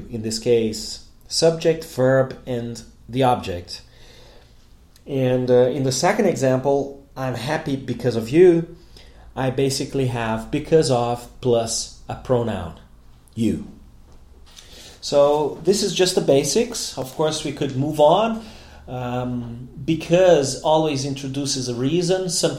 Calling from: Porto Alegre, Rio Grande do Sul, Brazil; English is a second language

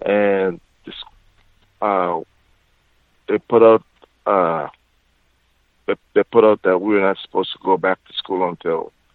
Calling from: Bakersfield, California, United States; It's been really Bakersfield, California.

